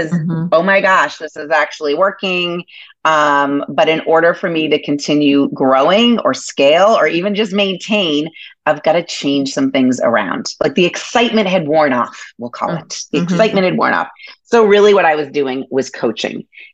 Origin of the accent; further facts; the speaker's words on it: Boston, Massachusetts, United States; We've lived here since 2000. So we've lived here a while, but I grew up in Boston. So I am East Coast at heart. Turned into a Midwesterner.